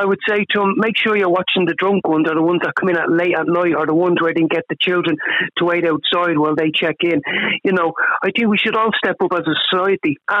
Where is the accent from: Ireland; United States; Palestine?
Ireland; Dublin, Leinster; I grew up in Dublin 13